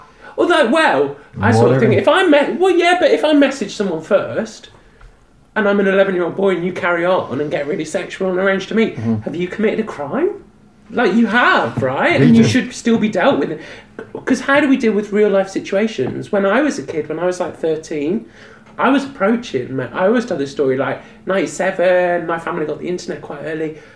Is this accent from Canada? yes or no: no; England, United Kingdom; obviously I'm from England